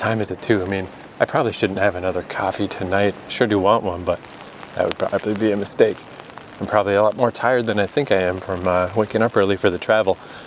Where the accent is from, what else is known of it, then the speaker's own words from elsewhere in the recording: East Coast, Canada; also born or lived in Vancouver; oh, I'm also from Canada, but I'm from the East Coast. But I used to live in Vancouver